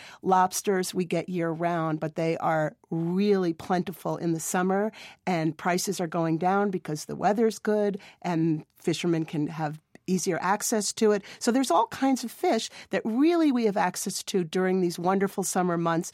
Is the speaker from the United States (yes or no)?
yes; New England, United States; born or raised there; also born or lived in East Coast